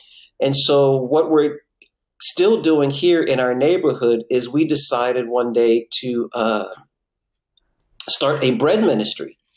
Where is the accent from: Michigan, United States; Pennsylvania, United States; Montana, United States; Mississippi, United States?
Pennsylvania, United States; born there; I wasn't born in Oklahoma. I was born in Pennsylvania.